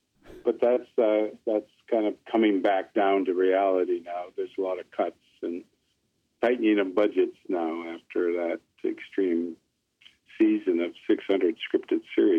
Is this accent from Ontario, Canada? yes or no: yes; Niagara Falls, Ontario, Canada; also born or lived in Ohsweken, Canada / Buffalo, United States; You know, I'm originally from Six Nations, born in Oswegan, Ontario, back in the 50s. I've grew up in Niagara Falls and Buffalo